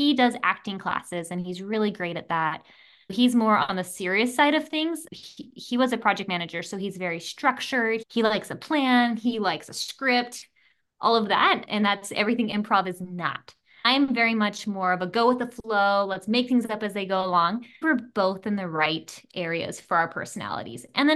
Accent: United States; We're a interracial couple. I'm here from America. My husband's from Malaysia.

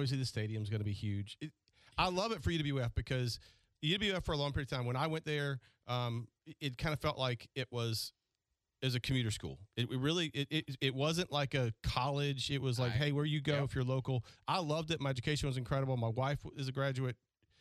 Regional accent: Auburn, Alabama, United States; Like, for me, I grew up in Auburn.

